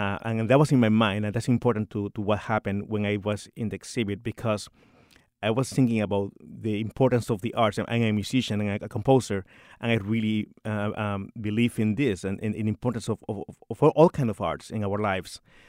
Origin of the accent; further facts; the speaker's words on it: Puerto Rico; So basically, I am from Puerto Rico